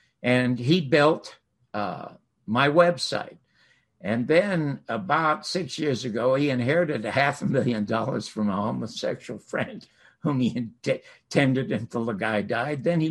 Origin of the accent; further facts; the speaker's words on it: Toronto, Ontario, Canada; and I'm from Toronto.